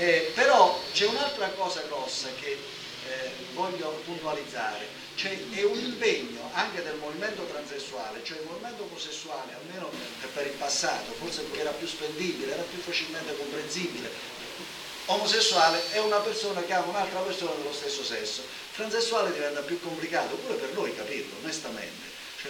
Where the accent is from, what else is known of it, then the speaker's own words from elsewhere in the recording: Sassari, Sardinia, Italy; Però io vengo da Sassari